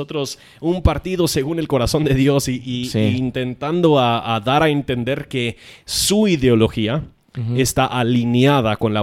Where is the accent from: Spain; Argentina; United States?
United States; Obviamente en los Estados Unidos, yo soy gringo, para los que no saben.